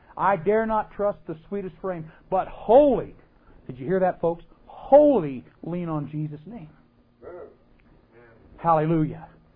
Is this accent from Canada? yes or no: yes; Canada; For those of you who don't know, I was born in Canada. Lived here all of my life.